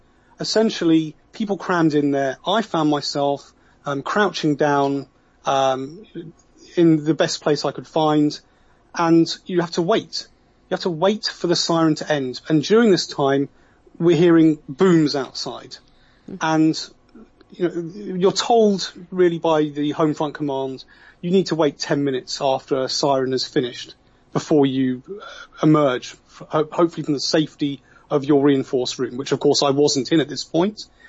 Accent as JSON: {"language": "English", "country": "United Kingdom", "said": "I'm originally British"}